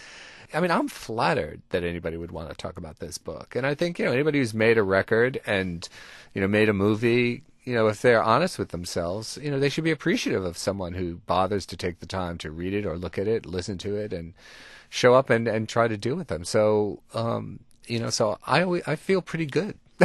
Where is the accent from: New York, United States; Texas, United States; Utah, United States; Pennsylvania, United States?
New York, United States; You know, I'm Italian-American. I grew up down in the West Village.